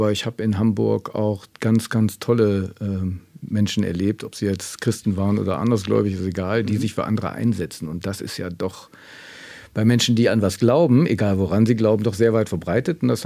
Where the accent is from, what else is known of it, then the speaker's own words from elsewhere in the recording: East Netherlands, Netherlands; accent: East Dutch; German is a second language; Ja, ich habe so einen ostniederländischen Akzent. Ich habe in Amsterdam gelebt eine Zeit lang und da haben die Leute schon gedacht, ich komme vom Land. Also so einen Akzent habe ich.